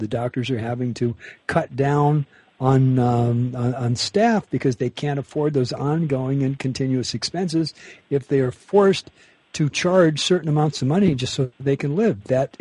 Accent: Los Angeles, California, United States; accent: Chicago; also born or lived in Chicago; now in Wisconsin, United States; I was born in Chicago 100 years ago. I was brought up in Los Angeles, and I remember when I was a kid, they all used to make fun of me when I was in junior high school, and because I'd say "mien," wouldn't say "man," say "mien."

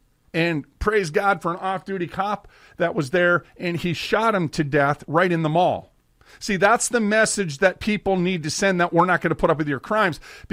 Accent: Minneapolis, Minnesota, United States; You guys all know that I'm from Minneapolis. I'm about 50, 60 miles away from Minneapolis.

